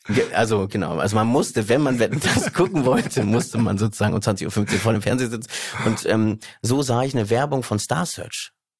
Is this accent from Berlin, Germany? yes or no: yes; Berlin, Germany; Ich bin Berliner. Ich bin hier geboren, aufgewachsen, in einem sehr behüteten Haushalt.